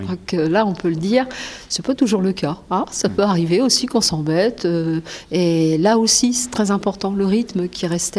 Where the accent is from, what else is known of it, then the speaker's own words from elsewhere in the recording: Hauts-de-France, France; quand on est soi-même du Nord-Pas-de-Calais, très vraies, en fait.